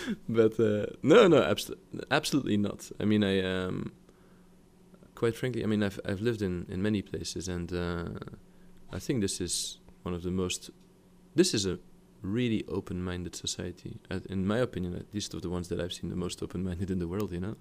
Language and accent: English; Louisville, Kentucky, United States; And when I told them that I was from Louisville, they look at me like, huh?